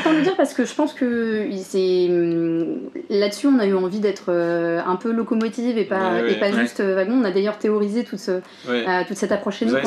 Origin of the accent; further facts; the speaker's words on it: France; Moi en tant que française, je peux pas partir une année complète